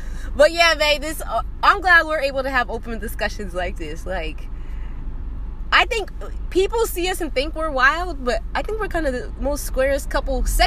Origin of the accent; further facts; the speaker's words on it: Chicago, Illinois, United States; I'm from Chicago.